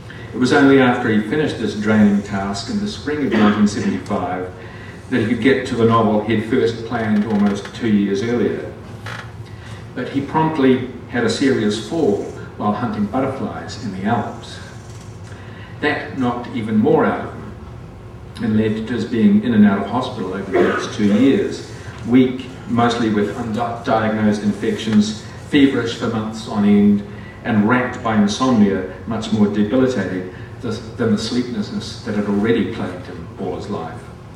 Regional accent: New Zealand; on New Zealand literature, which I knew practically nothing about, despite being a New Zealander

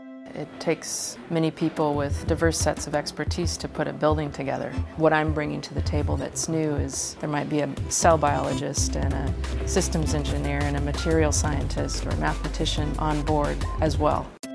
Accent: Seattle, Washington, United States; now in Ithaca, United States; I'm from Seattle originally, so it's nice to be around the water again.

